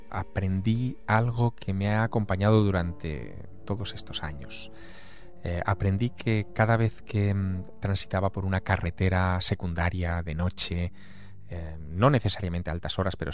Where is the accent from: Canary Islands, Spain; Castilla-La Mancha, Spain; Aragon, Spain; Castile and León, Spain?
Aragon, Spain; Teruel; cada vez que regreso a mi ciudad natal, a Teruel.